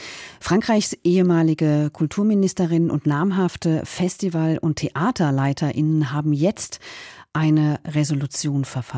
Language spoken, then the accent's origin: German; Berlin, Germany; ich als Berliner Bürgerin erinnere mich da ein bisschen dran, anders dran.